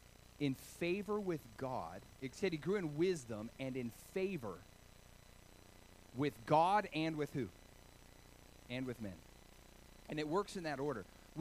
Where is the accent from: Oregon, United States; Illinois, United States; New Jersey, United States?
Oregon, United States; also born or lived in Hawaii / California; I lived in Hawaii for a little while, and I grew up in Oregon, which is very cold beaches, very cold water.